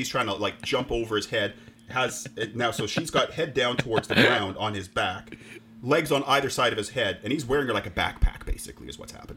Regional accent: Canada; Oh, this is from my home country of Canada.

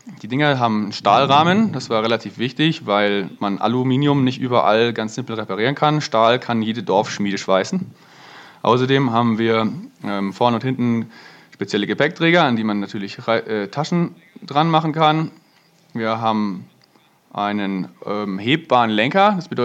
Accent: Landsberg am Lech, Bavaria, Germany; Ich bin aus Bayern, in der Nähe von München aufgewachsen, bei Landsberg am Lech. Bin eigentlich aus Bamberg und aus dem Schwarzwald, also breit verteilt, Familie über ganz Deutschland.

